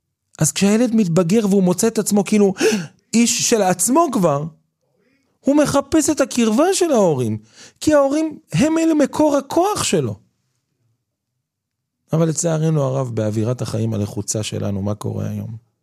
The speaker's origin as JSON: {"language": "Hebrew", "town": "Netanya", "region": "Central District", "country": "Israel", "tie": "born or raised there", "said": "אנחנו גדלנו בנתניה, נתניה זה עיר מאוד גדולה"}